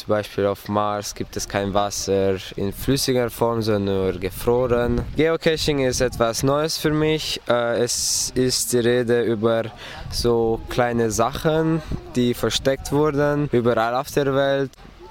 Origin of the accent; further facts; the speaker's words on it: Sibiu, Sibiu County, Romania; ich komme aus Rumänien, aus Hermannstadt.